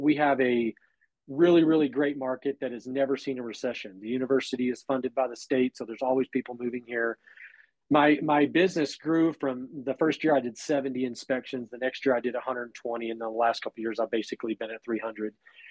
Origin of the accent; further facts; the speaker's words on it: Texas, United States; also born or lived in Central America; now in Wyoming, United States; From born and raised in Texas, started whenever I was in college doing ministry, ended up in Central America serving, and I did that for 7 years.